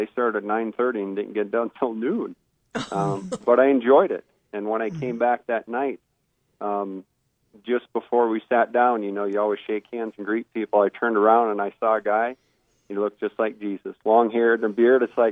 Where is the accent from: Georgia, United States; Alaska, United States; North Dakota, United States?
North Dakota, United States; Fargo; I grew up in Fargo, North Dakota.